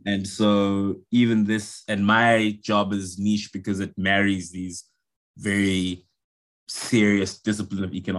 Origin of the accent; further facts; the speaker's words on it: South Africa; I'm from South Africa. And I live in Johannesburg. I could have started with that if you've been trying to place my accent.